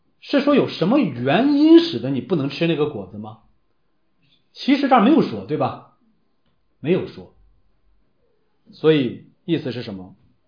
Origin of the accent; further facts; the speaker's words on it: China; 大家知道我们中国人最爱吃猪